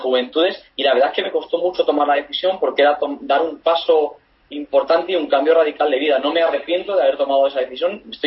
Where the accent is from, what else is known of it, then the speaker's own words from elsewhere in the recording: Cáceres, Extremadura, Spain; moved away as an adult; pues dejar mi tierra, dejar Cáceres